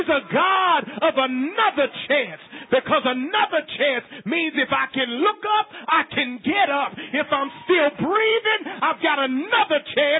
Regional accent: Cleveland, Ohio, United States; of course I'm from Cleveland and the Cleveland Browns were winning.

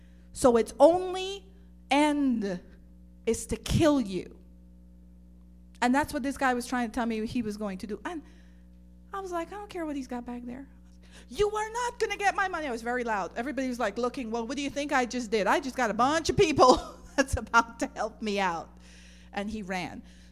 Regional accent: Guyana; When I grew up in Guyana

